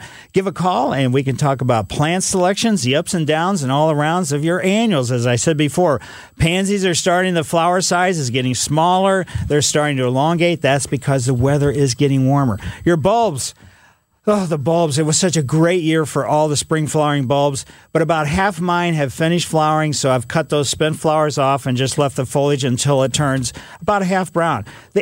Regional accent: Ellisville, Missouri, United States; So I grew up with that.

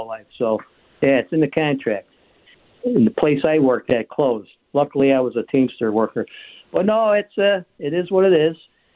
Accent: Riverside, New York, United States; now in Cheektowaga, United States; But no, I grew up in Riverside. I'm the progressive street gang guy. And I got out of Riverside. I'm in Cheektowaga, the Cheektowaga Central School District.

